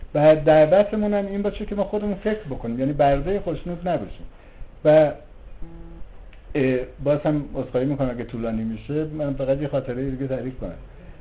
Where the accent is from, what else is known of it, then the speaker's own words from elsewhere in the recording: Iran; بعد گفت تو کجایی هستی؟ گفتم ایرانی.